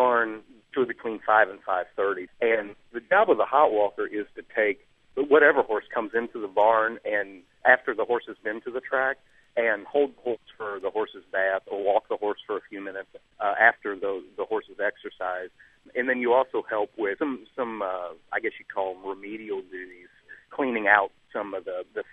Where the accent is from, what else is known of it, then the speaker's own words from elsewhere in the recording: Louisville, Kentucky, United States; Well, I'm a Kentuckian since birth. I grew up in Louisville